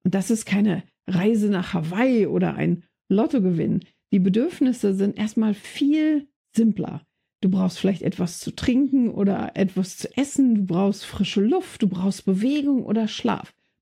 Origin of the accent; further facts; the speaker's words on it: Germany; Ich komme aus Deutschland, er aus Kanada. Mein Englisch ist ziemlich flüssig und er spricht gar kein Deutsch.